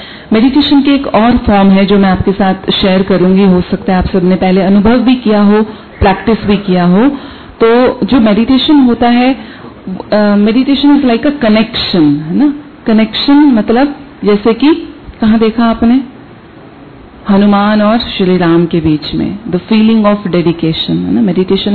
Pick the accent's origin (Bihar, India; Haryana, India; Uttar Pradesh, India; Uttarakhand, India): Haryana, India; now in Delhi, India; तो वैसे तो मैं भी दिल्ली रहती हूँ पिछले 15 साल से, लेकिन हम सभी वहीं से हैं. तो हरियाणा छा गया है.